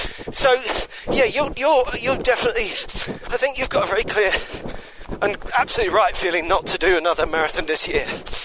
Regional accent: London, United Kingdom; I'm from London.

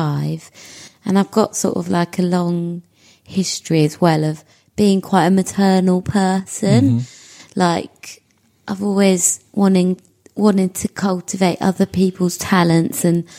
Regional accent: Hackney, London, United Kingdom; In Hackney.

